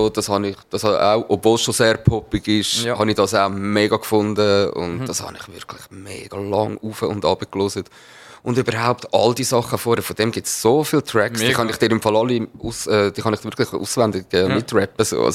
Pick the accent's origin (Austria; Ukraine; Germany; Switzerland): Switzerland; accent: Swiss German; first language Swiss German; meine Gedankengänge sind ich überlege auf Schweizerdeutsch. So. Das ist meine Muttersprache.